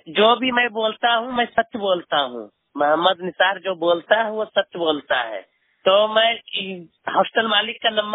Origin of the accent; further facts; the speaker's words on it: Amarpur, Bihar, India; घर मेरा सजतपुर दौना पोस्ट पवे थाना अमरपुर जिला बका बिहार के रहने वाला हूँ।